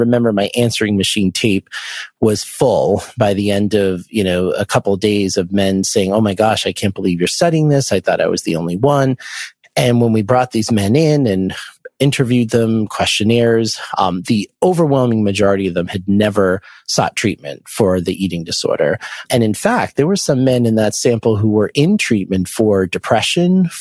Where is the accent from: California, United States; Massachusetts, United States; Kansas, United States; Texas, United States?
Massachusetts, United States; Boston; I went to Tufts University and I'm from the Boston area.